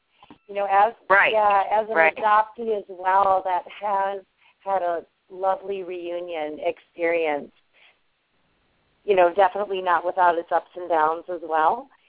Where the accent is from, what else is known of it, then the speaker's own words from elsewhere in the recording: United States; And as an American adoptee, I have, you know, we have more of a privilege perhaps to be reunified